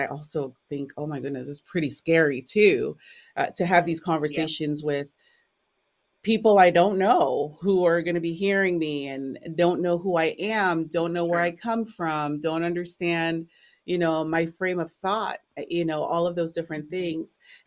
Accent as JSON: {"language": "English", "country": "St. Lucia", "tie": "born or raised there", "said": "I come from the West Indies. I was raised in St. Lucia in the country. So I'm a country girl"}